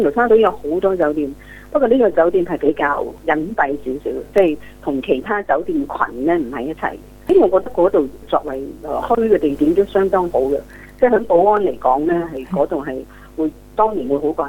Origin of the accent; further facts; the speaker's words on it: Singapore; 咁所以如果我哋作為新加坡人